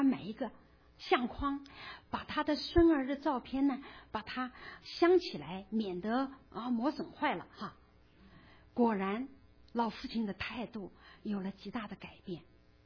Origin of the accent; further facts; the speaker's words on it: China; 我们中国人会说，凡事事不过三，对不对？